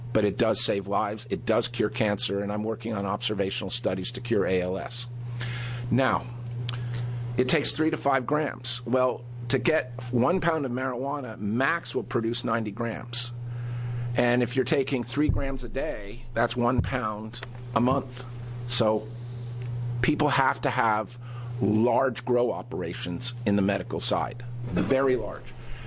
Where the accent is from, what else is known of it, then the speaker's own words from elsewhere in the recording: Bend, Oregon, United States; I'm from Bend, Oregon. I'm a dispensary owner in Bend.